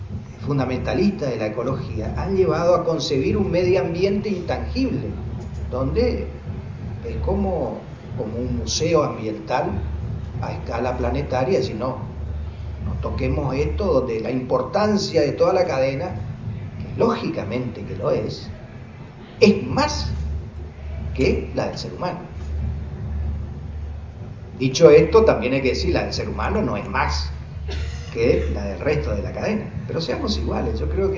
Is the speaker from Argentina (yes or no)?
yes; Argentina